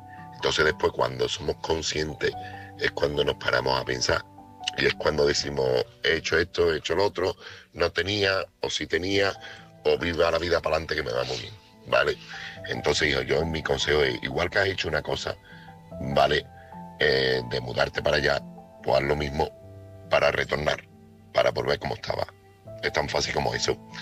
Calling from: Seville, Andalusia, Spain; corresponsal de Sevilla.

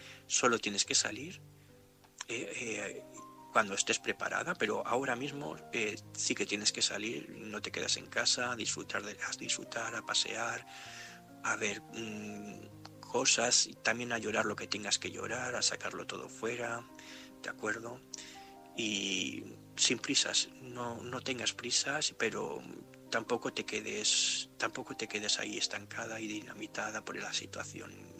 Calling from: Gandia, Valencian Community, Spain; de Gandía.

